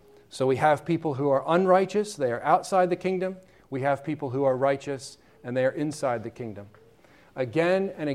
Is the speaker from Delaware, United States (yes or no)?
no; Pennsylvania, United States; Growing up in Pennsylvania, driving around the back roads of Pennsylvania, it was not uncommon to see hitching posts outside the various shopping places